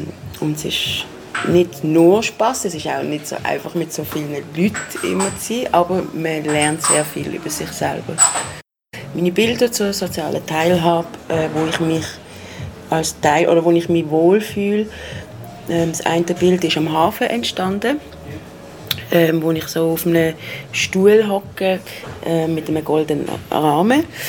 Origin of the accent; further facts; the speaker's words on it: Basel, Basel-Stadt, Switzerland; ich bin 30 geworden, jetzt vor kurzem. Ich bin in Basel aufgewachsen, geboren. Im Moment wohne ich in Basel in einer Genossenschaft mit vielen Leuten, mit 4 Häusern